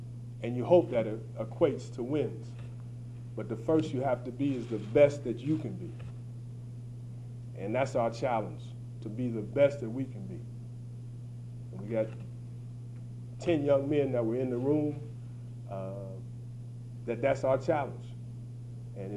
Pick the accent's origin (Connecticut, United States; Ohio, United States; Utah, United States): Ohio, United States; Cincinnati; You know, growing up in Cincinnati, I've been a fan of MAC basketball for a long time.